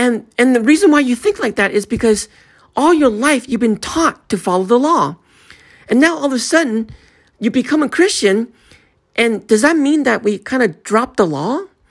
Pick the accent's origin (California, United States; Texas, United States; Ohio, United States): California, United States; Oakland; I grew up in Oakland, and I grew up in a very black neighborhood, or where there's a lot of black people.